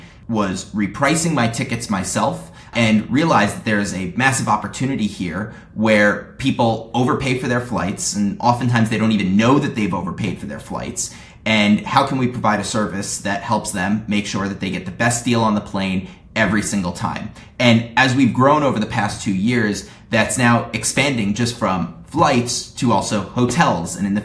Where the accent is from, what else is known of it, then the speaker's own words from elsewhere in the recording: New York, United States; I grew up in the New York area